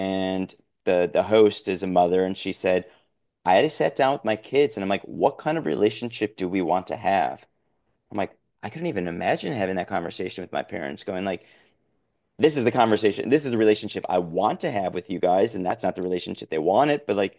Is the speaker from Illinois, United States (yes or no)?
yes; Chicago, Illinois, United States; now in Los Angeles, United States; I say I'm from Chicago, live in LA.